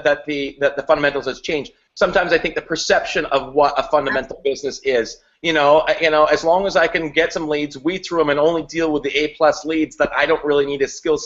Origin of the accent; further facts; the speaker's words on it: Canada; And I had, as a Canadian, had never even heard that expression before.